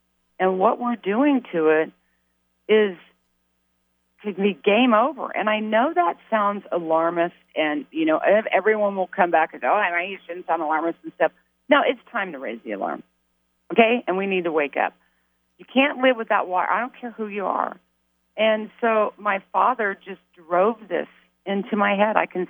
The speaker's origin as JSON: {"language": "English", "region": "Kansas", "country": "United States", "said": "I got to say it because I'm from Kansas, but that's the Wizard of Oz."}